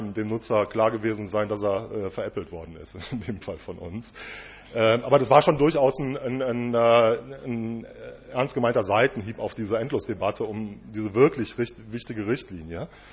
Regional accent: Cologne, North Rhine-Westphalia, Germany; Ich komme, wie gesagt, aus Köln, also ich weiß, was Schmerzen bedeuten.

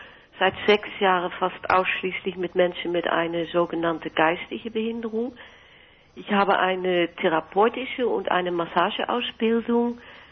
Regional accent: Netherlands; German is a second language; now in Potsdam, Germany; Ja, ich bin Holländerin und ich wohne seit 1990 in Berlin, jetzt in Potsdam.

